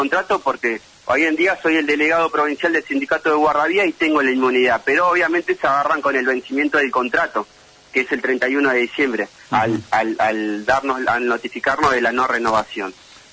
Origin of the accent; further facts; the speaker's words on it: Tierra del Fuego, Argentina; yo soy fueguino. Nosotros somos fueguinos. Mis hermanos, mi familia, mi mamá, somos fueguinos.